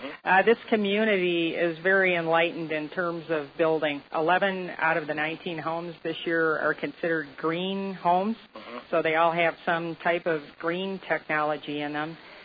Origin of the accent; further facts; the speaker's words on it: Michigan, United States; now in Santa Fe, United States; I'm originally from Michigan, and I've wanted to live here for a long time.